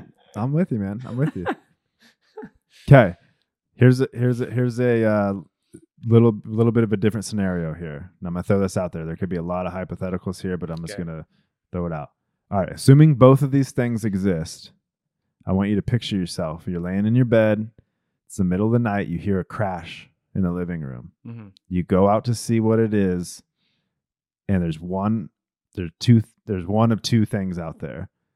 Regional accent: Kansas, United States; And I'm from Kansas, so it's okay to not like fish.

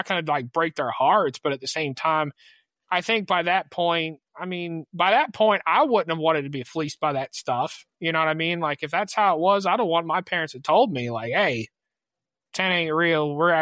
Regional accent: Mississippi, United States; hey, we're coming from South Mississippi. And so we showed up to Germany in shorts.

